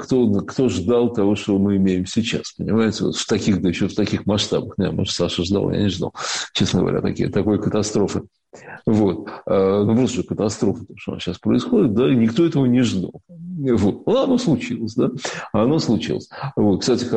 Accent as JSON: {"language": "Russian", "region": "Siberia", "country": "Russia", "said": "мы сибиряки. Кроме этого, да, мы сибиряки, мы же, ну да, нет, конечно, мы русские, да, но мы сибиряки."}